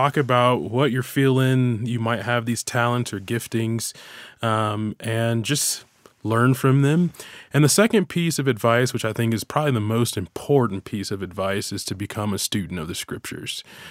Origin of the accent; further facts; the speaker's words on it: Chicago, Illinois, United States; So, born and raised in Chicago, in the home, what I like to call the hometown